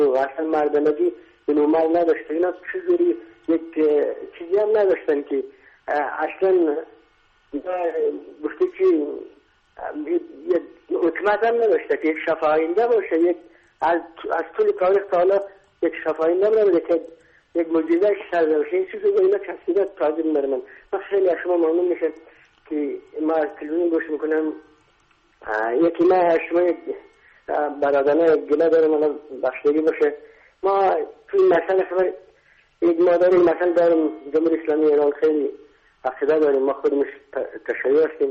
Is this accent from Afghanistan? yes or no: yes; Afghanistan; من افغانی هستم.